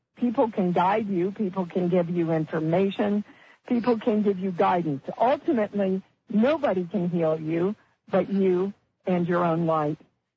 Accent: Kansas City, United States; So my story was I grew up in Kansas City. We were very poor household.

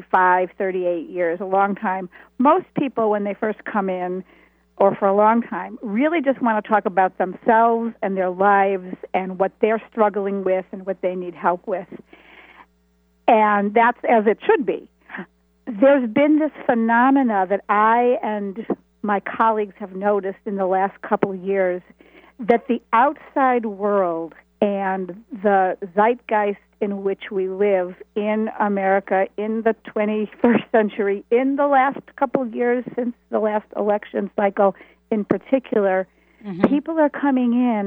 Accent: Buffalo, New York, United States; now in Boston, United States; but I live in Boston, and yeah. I grew up in Buffalo, New York.

